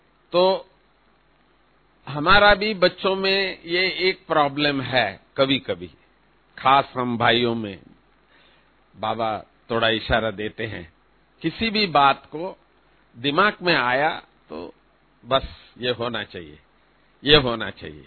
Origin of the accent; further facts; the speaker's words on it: South India, India; मैं वैसे भी साउथ से हूं, दक्षिण से हूं